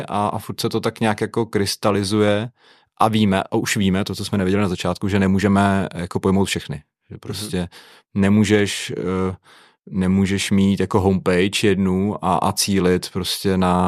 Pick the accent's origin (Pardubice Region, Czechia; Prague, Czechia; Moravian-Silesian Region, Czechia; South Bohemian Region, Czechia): Pardubice Region, Czechia; Pardubice; v Pardubicích, odkud pocházím a mám dvě děti